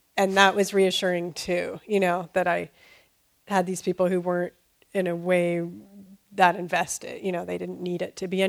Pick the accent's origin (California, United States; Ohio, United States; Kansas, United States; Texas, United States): California, United States; Berkeley; I'm from Berkeley.